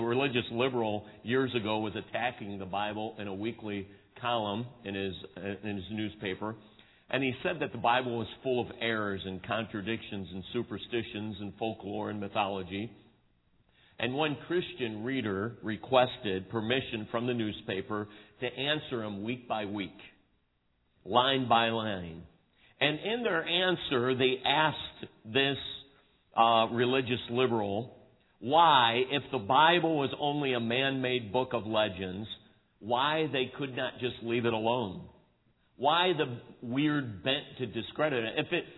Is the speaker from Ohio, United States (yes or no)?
yes; Cleveland, Ohio, United States; now in Chesterton, United States; And there's a growing up in Cleveland, there's a hustle and bustle in a city